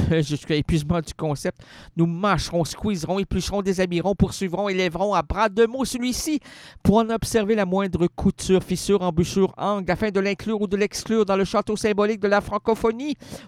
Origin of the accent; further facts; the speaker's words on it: Quebec, Canada; accent: Québécois dialect; Moi, je suis un Québécois francophone, d'expression francophone. Je parle à des francophones, je m'exprime en français, j'espère, dans un dialecte québécois.